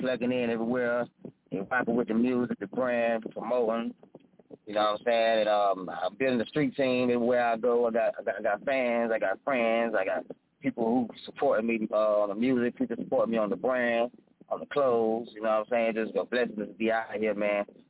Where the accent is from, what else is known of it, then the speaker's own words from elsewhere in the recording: Columbia, South Carolina, United States; I'm from Columbia SC, man.